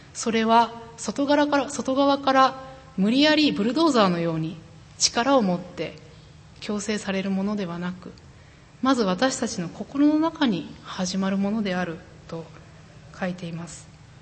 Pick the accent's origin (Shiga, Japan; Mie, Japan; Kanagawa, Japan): Shiga, Japan; 私は滋賀県出身なんですけれども、滋賀県には琵琶湖という大きな湖があります。